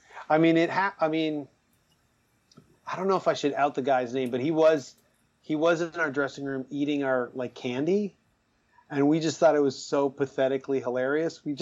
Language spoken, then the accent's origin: English; Willowdale, Ontario, Canada; And, I grew up in Willowdale, and it was pretty wild.